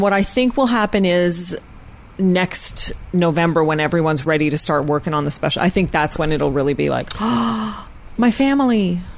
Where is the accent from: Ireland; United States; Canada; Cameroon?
Canada; Ottawa, Ontario; I'm from Ottawa.